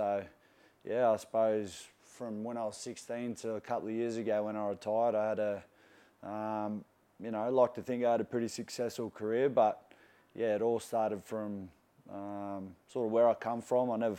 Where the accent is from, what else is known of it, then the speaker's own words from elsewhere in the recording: New South Wales, Australia; I grew up on the Mid-North Coast, which is about 3.5 hours from here, mate. Just got back there from the weekend, actually, to catch up with a bit of family. And it's a small coastal town.